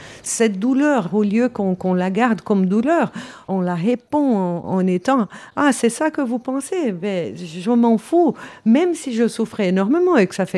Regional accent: Switzerland; Je suis suisse, personne ne m'a obligée, je parle 6 langues, j'ai voyagé le monde

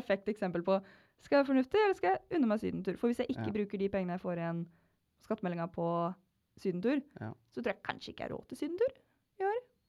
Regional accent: Kragerø, Telemark, Norway; Ja, og så som begge vi er fra Kragerø, på sommeren så er det sånn, ingen i Kragerø, vi drar jo ikke på sydentur, vi drar hjem.

